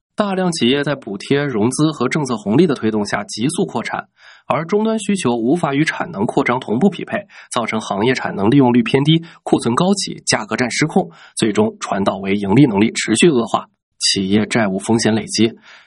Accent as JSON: {"language": "Chinese", "country": "China", "said": "但作为中国人，作为最熟悉中共举国体制的局内人"}